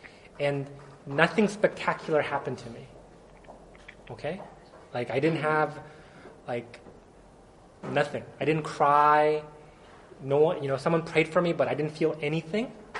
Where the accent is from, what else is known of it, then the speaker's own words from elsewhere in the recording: South Korea; first language Korean; English is a second language; now in United States; I was a Korean. I am a United States citizen now, okay? But I'm from Korea, and in Korea, we talk Korean